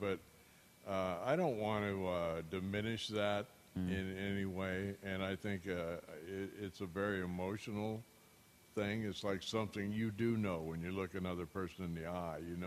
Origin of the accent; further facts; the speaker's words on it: Yakima, Washington, United States; also born or lived in Anchorage, Alaska; Eastern Washington in Yakima and Anchorage, Alaska.